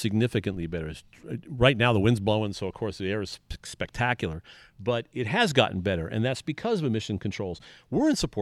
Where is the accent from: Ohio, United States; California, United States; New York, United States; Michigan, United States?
California, United States; I grew up in Southern California for a short period of time. My dad was in the Marine Corps. We were stationed at El Toro.